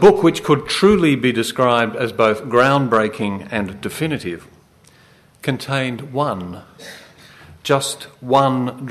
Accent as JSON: {"language": "English", "country": "Australia", "said": "as the book in toto has remained a profound inspiration for my own work as an Australian art historian."}